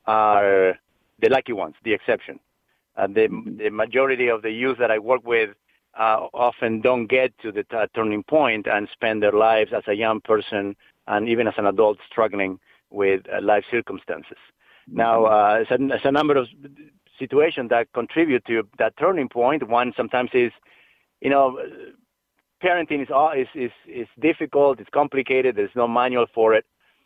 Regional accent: Argentina; English is a second language; I grew up in Argentina. My father was a businessman, a textile factory owner. So typical suburb, Italian immigrants in South America.

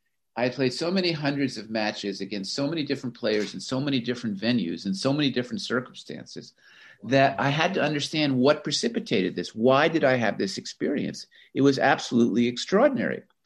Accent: Florida, United States; my sport when I was growing up was tennis, and I grew up in Florida, had a good junior career.

